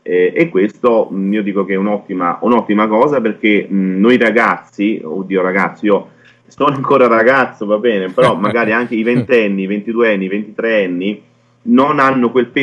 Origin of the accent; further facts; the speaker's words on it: Santa Maria Vico, Campania, Italy; now in Nola, Italy; Ma io sono della provincia di Caserta, sono di Santa Maria Vico, un piccolo paese della provincia di Caserta, trapiantato però da qualche anno nell'agro nolano